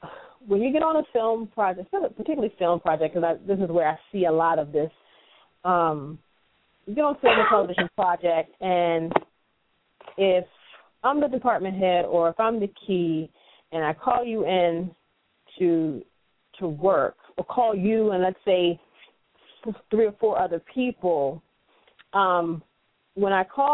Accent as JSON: {"language": "English", "region": "Maryland", "country": "United States", "said": "I came from Maryland."}